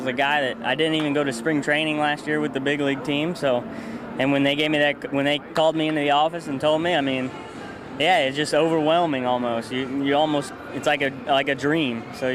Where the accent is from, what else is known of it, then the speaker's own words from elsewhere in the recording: Cincinnati, Ohio, United States; Oh, seeing it hanging there, and I got to go home and play in my hometown for my first big league game in Cincinnati, Ohio.